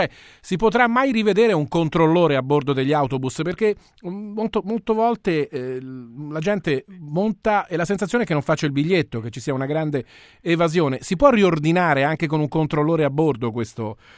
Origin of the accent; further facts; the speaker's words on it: Tuscany, Italy; io non sono romano, le sto parlando in questo caso da toscano